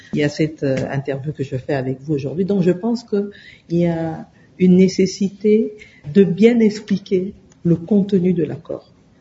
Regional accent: DR Congo; Mais ce n'était pas évident déjà pour nous en tant que Congolais, malgré ce que nous savions

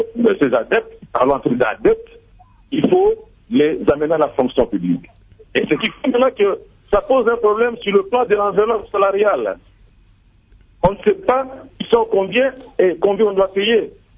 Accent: DR Congo; Nous sommes des Congolais. Ce pays nous appartient.

